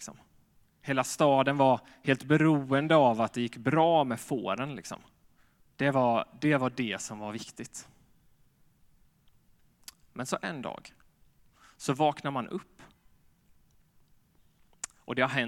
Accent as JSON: {"language": "Swedish", "town": "Jönköping", "region": "Jönköping County", "country": "Sweden", "said": "om ni tycker att jag pratar annorlunda än er så kommer jag från Jönköping."}